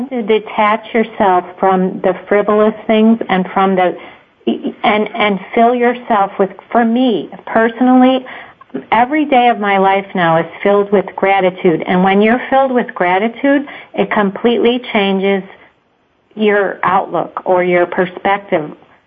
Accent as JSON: {"language": "English", "town": "Chicago", "region": "Illinois", "country": "United States", "said": "We're Irish Catholic family from the south side of Chicago."}